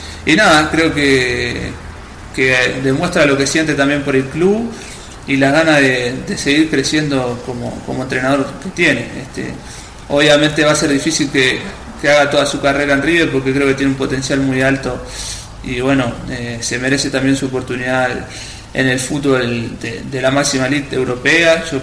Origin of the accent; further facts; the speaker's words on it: Uruguay; para mí como uruguayo, compatriota